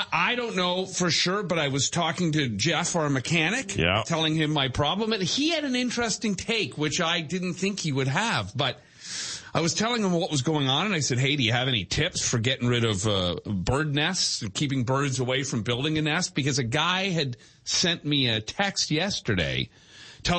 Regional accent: Toronto, Ontario, Canada; we're from Toronto.

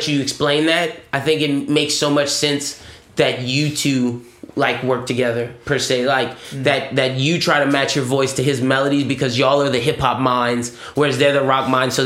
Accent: Louisiana, United States; We're from Louisiana. What do you guys prefer, crawfish or boudin?

